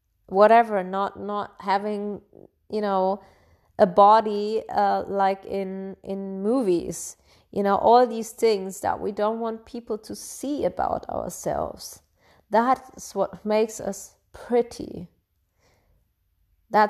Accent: Bavaria, Germany; I grew up in Bavaria, in Germany, and as one of the only like foreigners in this region.

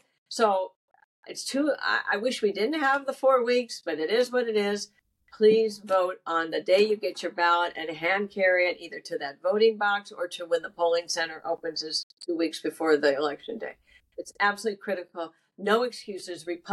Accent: Chicago, Illinois, United States; born there; I was born in Chicago.

